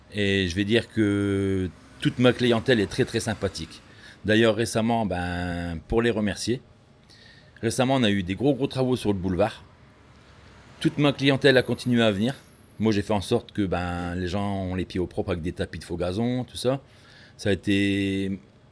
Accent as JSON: {"language": "French", "town": "Liévin", "region": "Hauts-de-France", "country": "France", "tie": "born or raised there", "said": "nous sommes nés en France. Donc moi, en Italie, j'y retourne voir ma famille, mais je suis natif de Liévin, en fait."}